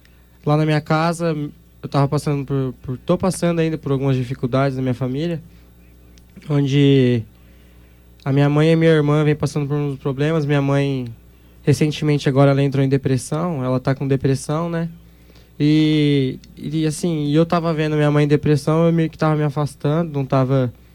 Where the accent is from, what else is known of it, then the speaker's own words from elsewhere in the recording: Dourados, Mato Grosso do Sul, Brazil; Sou daqui de Dourados mesmo.